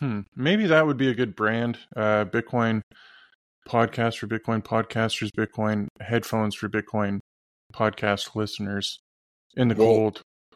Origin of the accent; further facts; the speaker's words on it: Canada; it's a struggle being a Canadian, man.